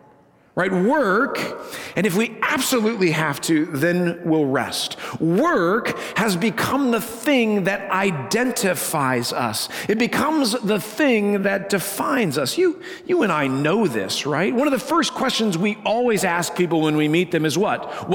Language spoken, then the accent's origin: English; Denver, Colorado, United States; Now, I grew up in Denver, Colorado. I grew up in a city.